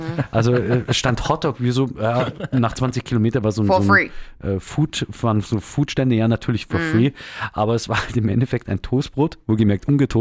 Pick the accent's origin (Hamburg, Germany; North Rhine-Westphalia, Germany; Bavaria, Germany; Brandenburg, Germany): Bavaria, Germany; wie man das bei uns in Bayern sagt.